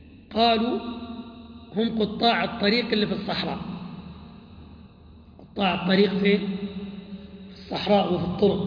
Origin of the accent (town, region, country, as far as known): Egypt